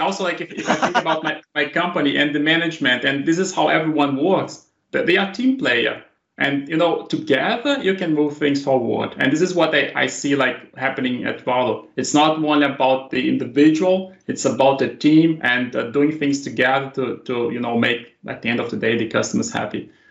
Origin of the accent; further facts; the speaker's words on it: Brazil; now in Germany; I am from Brazil, actually. So I have been living in Germany since 2010, but I am from Brazil, and I have been living in Germany, and now I work at a company from Finland.